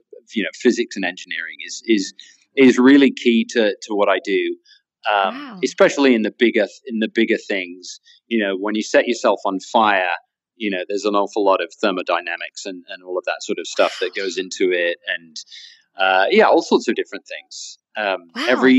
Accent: United Kingdom; I'm British, so I don't like blowing my own trumpet

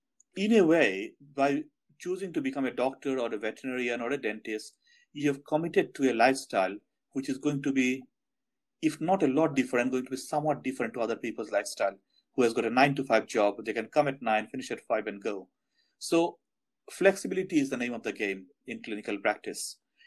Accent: England, United Kingdom; born and brought up in England or in the UK

